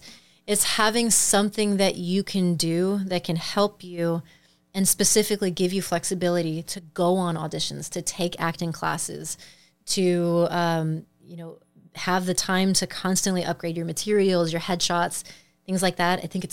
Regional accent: Midwest, United States; I came out thinking as a Midwesterner, I was like, I have $15,000 saved up.

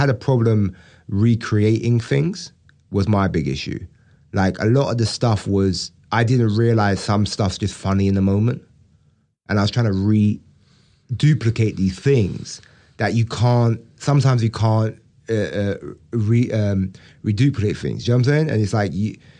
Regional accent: United Kingdom; Because the thing is, as well, is we take for granted, because we're British

